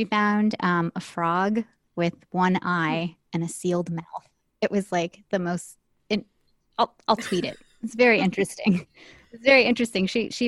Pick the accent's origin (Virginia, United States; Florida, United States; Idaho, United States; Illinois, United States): Virginia, United States; now in Maryland, United States; So I live in Maryland. I was born and raised in Virginia, and I've lived all over the place, but I live in Maryland now.